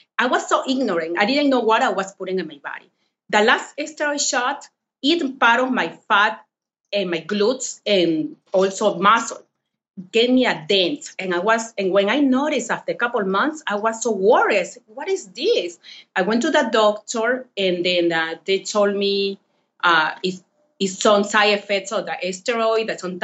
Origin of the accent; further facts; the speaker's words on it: Lima, Peru; English is a second language; from Lima, Peru, to start it with. So English is not my first language, so bear with me and my accent.